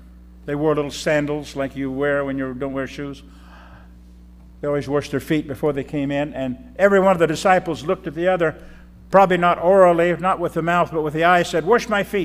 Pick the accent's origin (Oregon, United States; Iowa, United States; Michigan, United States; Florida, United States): Iowa, United States; I grew up in Iowa on a farm. We had no servants.